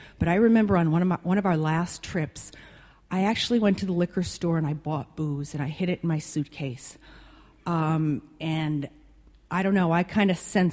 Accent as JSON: {"language": "English", "region": "Midwest", "country": "United States", "said": "I come from a family that my parents were European, and they spoke with a heavy accent, and I come from the Midwest"}